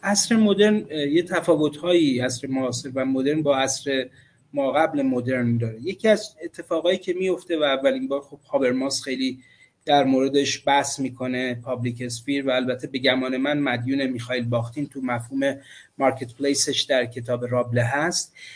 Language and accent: Persian; Gilan, Iran; من اهل گیلانم